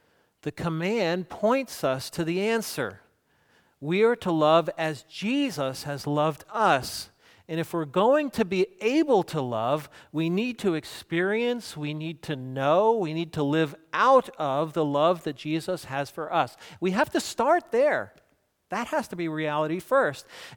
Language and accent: English; New Jersey, United States; As a boy, I grew up on Barnegat Bay in New Jersey.